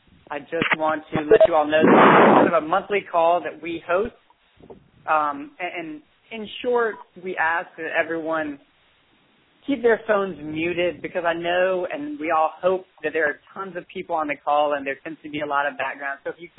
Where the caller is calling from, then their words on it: Florida, United States; I'm calling from Florida after finishing my 13-hour day so at the office